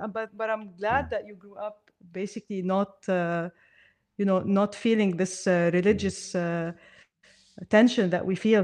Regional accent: Brumana, Mount Lebanon, Lebanon; So I grew up in Brumana, and Brumana is a Christian town. Don't think I met a Muslim up until I was, like, maybe 16 or 17.

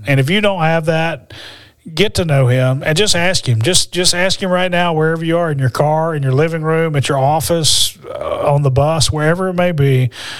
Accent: Alabama, United States; Had a chance to move back to my home state of Alabama 9 years ago.

